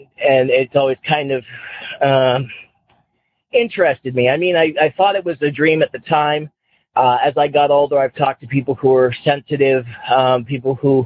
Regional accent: Massachusetts, United States; I'm from Massachusetts.

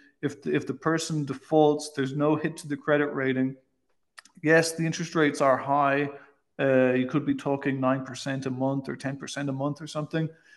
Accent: Ireland; I mean, you know, being Irish myself, I've been, you know, I'm a huge fan of Iron Brew.

